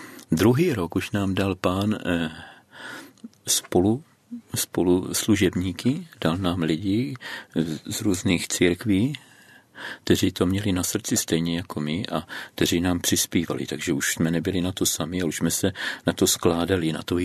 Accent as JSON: {"language": "Czech", "town": "Bučovice", "region": "South Moravian Region", "country": "Czechia", "said": "protože jsme z Bučovic, ale ty prostory máme tady v Brně"}